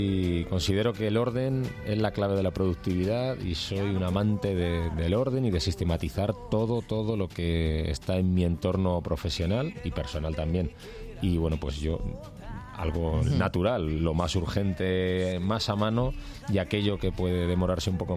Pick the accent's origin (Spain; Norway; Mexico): Spain; Seville, Andalusia; Somos de Sevilla.